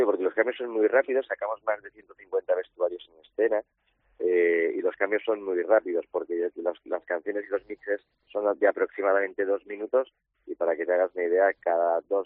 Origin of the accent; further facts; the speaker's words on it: Valencia, Valencian Community, Spain; nosotros somos de Valencia